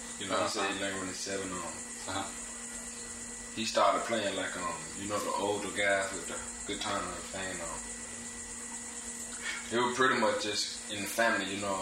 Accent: Boca Raton, Florida, United States; also born or lived in Pompano Beach / Jacksonville; Yeah, I grew up on Boca Raton. I stayed there for a long time, you know, until I was about, I think, 10.

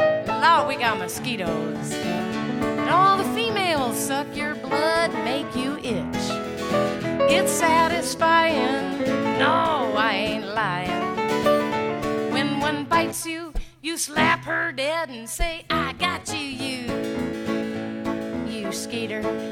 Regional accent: Pensacola, Florida, United States; We did three different tours of duty up in Pensacola. So if a Navy kid has a hometown, Pensacola is my hometown, even though I weren't born there.

